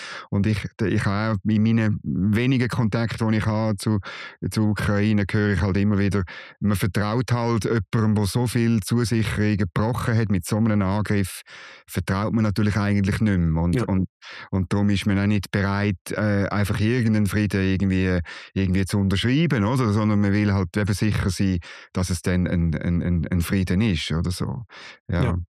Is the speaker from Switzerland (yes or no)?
yes; Switzerland; Bei uns in der Schweiz ist Frühling